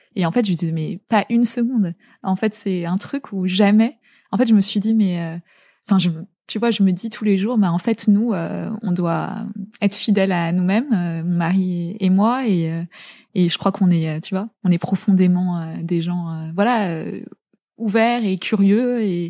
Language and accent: French; La Garenne-Colombes, Île-de-France, France; also born or lived in Zaire; j'étais à la Garenne Colombe, donc c'était une banlieue géniale parce que vraiment, pour le coup, avec plein de milieux sociaux différents et de gens d'origines différentes.